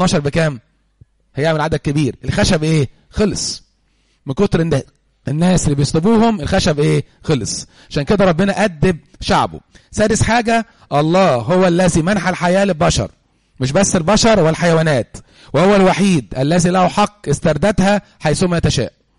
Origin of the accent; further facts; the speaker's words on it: Egypt; احنا كمصريين